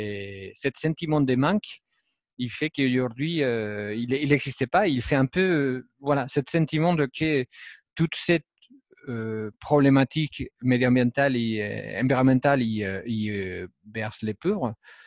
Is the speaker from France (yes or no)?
no; Spain; French is a second language; Pour imaginer que pour mon accent, je ne suis pas français, je viens de l'Espagne.